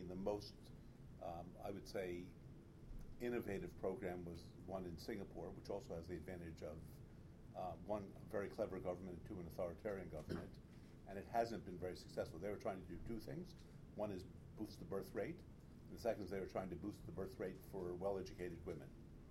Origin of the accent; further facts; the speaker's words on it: United States; I mean, when I was growing up in the United States, and I think I'm the oldest person in this room